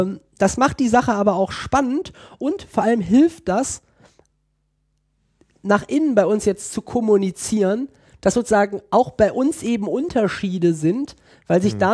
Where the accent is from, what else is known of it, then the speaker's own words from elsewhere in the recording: Berlin, Germany; weil wir als Berliner, wir haben einen Ruf und wir pflegen ihn.